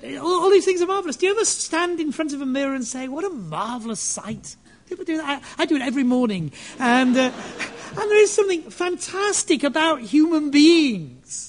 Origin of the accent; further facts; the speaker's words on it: Yorkshire and the Humber, United Kingdom; I really should have bought one, but it was £1.50, and I am from Yorkshire.